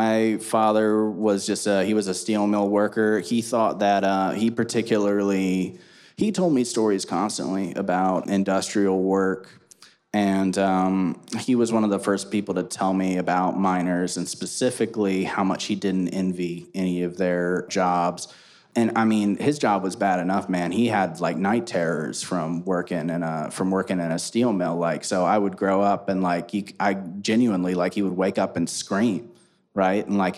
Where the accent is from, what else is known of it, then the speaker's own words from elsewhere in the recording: Georgia, United States; But also, because I'm from Northeast Georgia, and the term redneck has always been used in a right-wing sense.